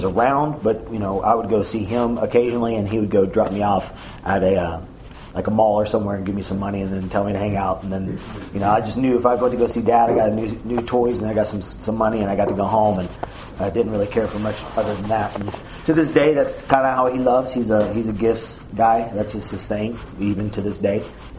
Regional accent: Deer Park, United States; cool, man, I'm from Deer Park.

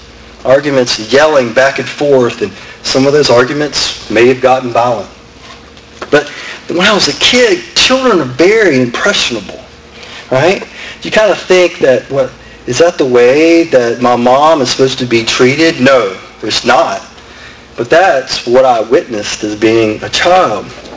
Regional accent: Natchez, Mississippi, United States; So I grew up in Natchez, Mississippi. As a young man, my father was a doctor, and my mother was a doctor's wife.

